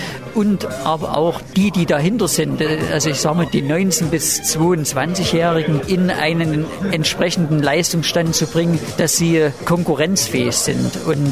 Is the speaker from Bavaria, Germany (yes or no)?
no; Oberwiesenthal, Saxony, Germany; Und die Region ist ja auch touristisch stark vergleichbar mit meinem Heimatort Oberwiesenthal.